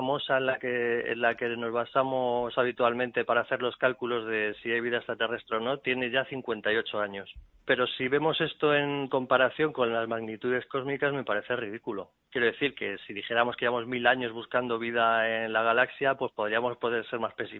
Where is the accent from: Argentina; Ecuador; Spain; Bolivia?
Spain; Madrid, Community of Madrid; now in Murcia, Spain; yo como madrileño residente en Murcia por trabajo